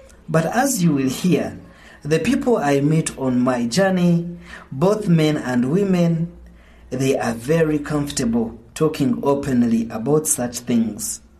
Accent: Western Region, Uganda; This is about tribal rituals in my country. I'm from the Banyankole tribe, which makes me a Munyankole.

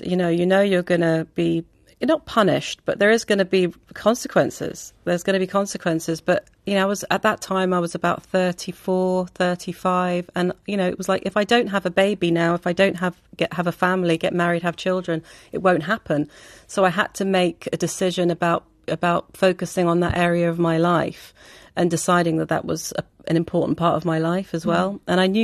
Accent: Pakistan; born there; I was born in Pakistan. I was one of 8 children.

